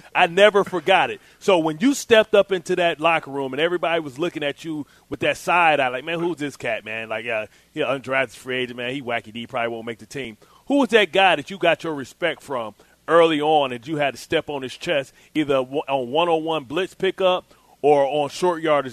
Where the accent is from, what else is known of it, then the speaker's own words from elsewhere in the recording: Illinois, United States; they found out I was from Southern Illinois